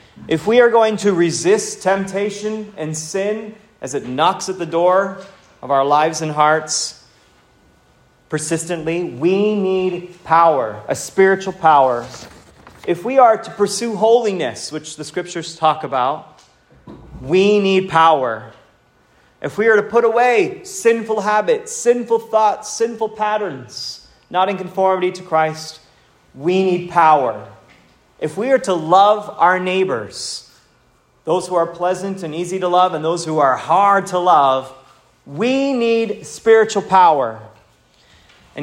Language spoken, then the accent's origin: English; Montana, United States; I was born in Montana, and I spent my early days in very rural Montana.